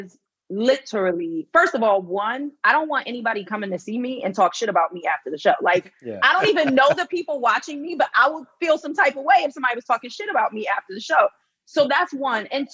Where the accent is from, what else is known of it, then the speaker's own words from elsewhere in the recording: Philadelphia, Pennsylvania, United States; I'm from Philly. They will boo the shit out of you real quick.